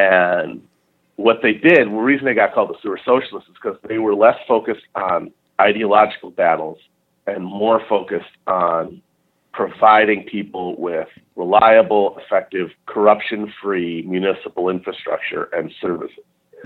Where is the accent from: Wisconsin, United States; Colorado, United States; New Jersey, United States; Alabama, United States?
Wisconsin, United States; which is in my home state of Wisconsin